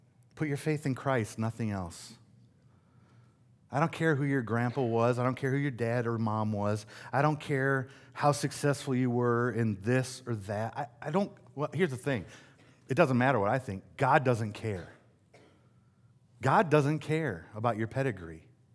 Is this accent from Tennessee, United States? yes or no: no; Michigan, United States; I grew up in West Michigan, which was a strong district in our denomination.